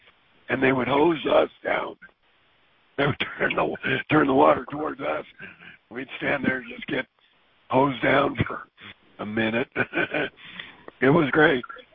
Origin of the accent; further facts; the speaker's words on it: Sherman Oaks, California, United States; I came from Sherman Oaks.